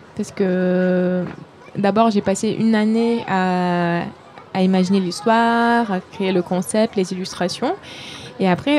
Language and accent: French; Lithuania; moved away as an adult; now in Paris, France; Moi, je viens de la Lituanie. Je suis née là-bas, j'ai grandi là-bas, j'ai commencé mes études là-bas et ensuite je suis venue pour continuer mes études à Paris.